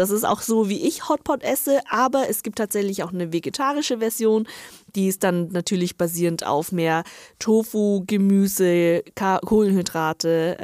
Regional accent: northern China, China; German is a second language; ich komme ja aus Nordchina

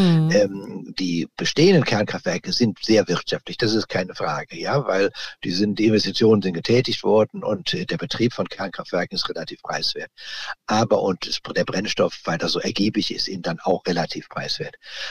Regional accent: Jülich, North Rhine-Westphalia, Germany; Ich muss dazu sagen, ich komme aus Jülich.

